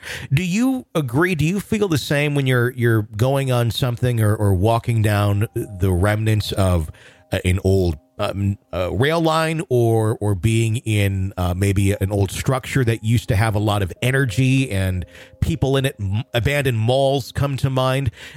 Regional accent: Fond du Lac, Wisconsin, United States; I grew up in Fond du Lac, Wisconsin.

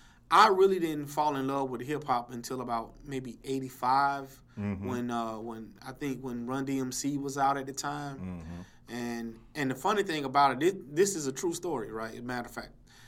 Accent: Atlanta, Georgia, United States; growing up in the projects in Atlanta, my dad, he loved music himself

